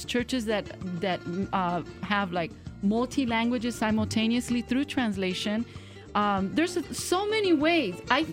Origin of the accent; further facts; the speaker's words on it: California, United States; also born or lived in New York; I come from a Colombian parents, but I was born in New York and raised in California.